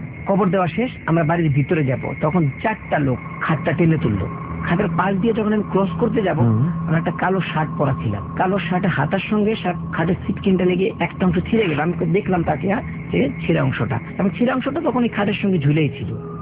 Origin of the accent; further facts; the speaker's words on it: Gazipur, Dhaka Division, Bangladesh; আমি পুবাল গাজীপুর থেকে এসেছি